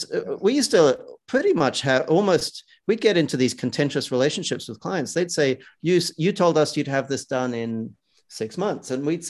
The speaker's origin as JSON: {"language": "English", "country": "Australia", "tie": "born or raised there", "also_born_or_lived": "United Kingdom", "said": "Australia. Yeah. I was born in the UK, grew up in Australia."}